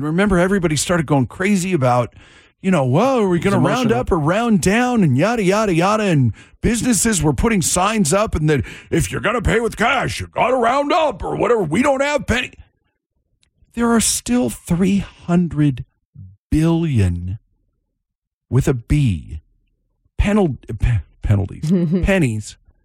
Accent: Seattle, Washington, United States; I come from Seattle. We know all about rain.

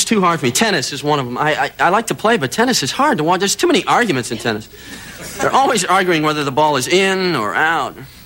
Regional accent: Wisconsin, United States; now in California, United States; I am originally from Wisconsin. A couple other escapees here tonight. That's right. I've been out here 4 years in California.

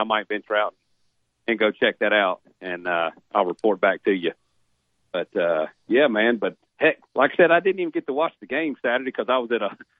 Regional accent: Memphis, Tennessee, United States; It puts Alabama and my hometown Memphis barbecue in a competition.

